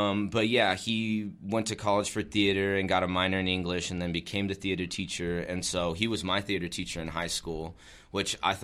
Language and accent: English; La Casita, Texas, United States; I'm originally from Deep South Texas, from a small town called La Casita, Garciasville.